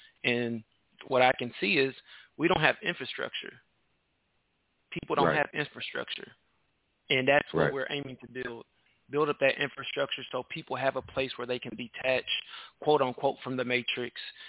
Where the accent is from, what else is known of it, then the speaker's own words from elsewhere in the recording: Houston, Texas, United States; I'm from Houston, brother. We're in Houston, Texas.